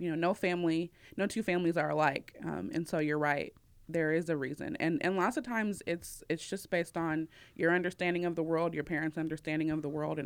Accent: Ohio, United States; I'm originally from Ohio. And so I went to college at Kent State University.

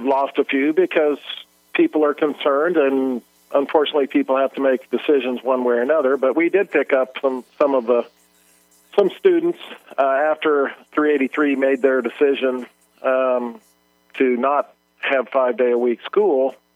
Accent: Denver, Colorado, United States; I grew up in Denver, so thought I was going to be closer to home.

